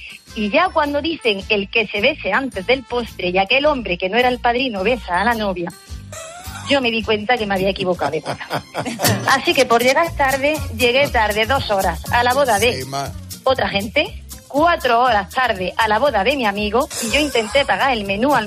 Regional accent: Spain; yo, que soy muy española

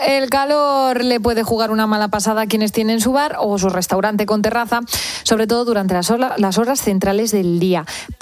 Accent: Spain; Por eso somos españoles, ¿verdad?

